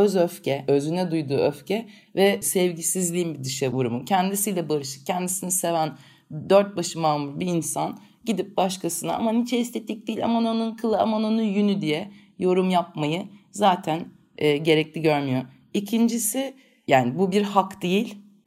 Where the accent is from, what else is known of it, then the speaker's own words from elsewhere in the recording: İzmir, Turkey; gerçekten böyle ağdacılara gidilen İzmirliyiz bir de.